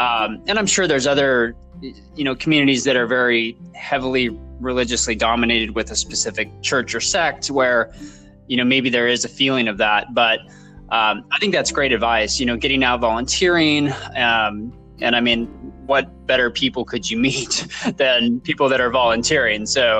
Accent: Salt Lake City, Utah, United States; I grew up in Salt Lake City, Utah, and, it's very heavily populated, obviously.

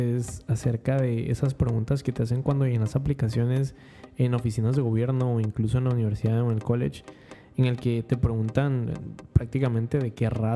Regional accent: Guatemala; now in United States; soy de Guatemala, te dicen como, oh, pero no pareces de Guatemala

